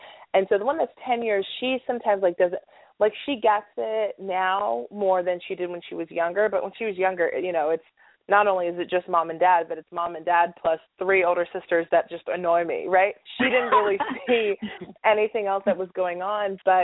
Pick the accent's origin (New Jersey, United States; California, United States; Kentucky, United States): California, United States; Los Angeles; like living and growing up in Los Angeles, it was normal for me because my parents are just so normal.